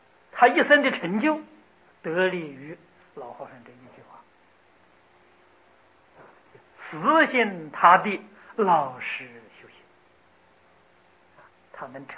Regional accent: China; 所以我们中国人就是最不喜欢麻烦

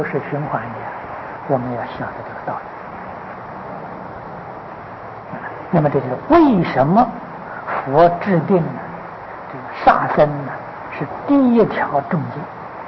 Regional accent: Taiwan; 我们台湾人所吃的世界第一啊

